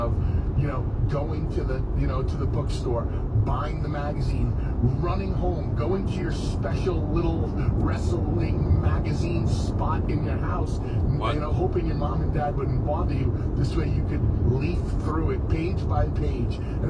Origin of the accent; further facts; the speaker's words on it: Northeast, United States; Because as a kid growing up in the Northeast, listen, I was, you know, brought up on the WWF, you know, the WWE.